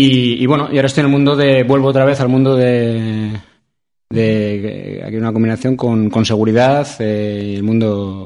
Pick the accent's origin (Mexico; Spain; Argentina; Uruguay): Spain; Irún, Basque Country; also born or lived in Bilbao / Vitoria; now in Logroño, Spain; Soy de Irún.